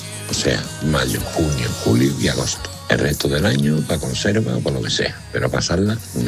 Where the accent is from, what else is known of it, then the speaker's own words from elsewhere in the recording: Huelva, Andalusia, Spain; A ver, yo soy de Huelva. Aquí la sardina gusta muchísimo, los chiringuitos, la playa, en fin.